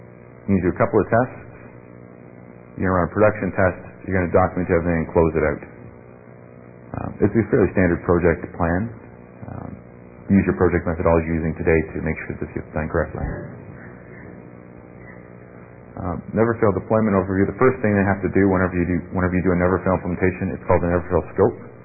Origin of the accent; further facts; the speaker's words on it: Toronto, Ontario, Canada; typical costs in Canada, I'm from Canada, we're in Toronto, Ontario.